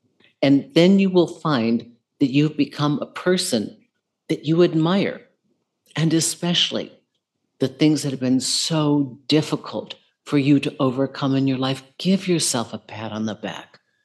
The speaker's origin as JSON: {"language": "English", "region": "Minnesota", "country": "United States", "tie": "born or raised there", "said": "I remember when I was growing up in Minnesota, we had horses."}